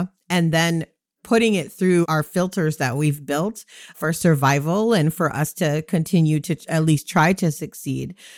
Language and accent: English; Jamaica; because we're Jamaican and we don't do that shit.